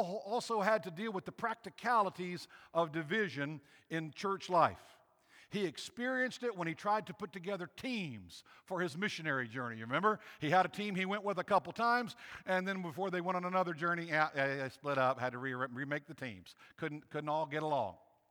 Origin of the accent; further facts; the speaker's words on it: Virginia, United States; also born or lived in Texas; Some of you know my story. I grew up over on the Eastern Shore, a little church of 100 people.